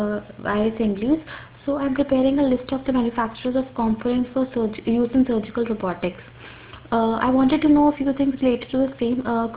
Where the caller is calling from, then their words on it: India; English is a second language; Hi, good afternoon, Craig. … I'm calling from India.